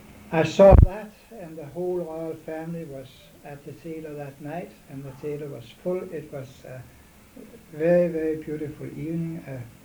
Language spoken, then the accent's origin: English; Hostrup, Southern Denmark, Denmark; English is a second language; moved away; And I couldn't speak a word of English. But I came in, I told my mother that I'd like to say goodbye at home. You can walk down with me to the station, but I don't want to see you in Copenhagen standing at the pier.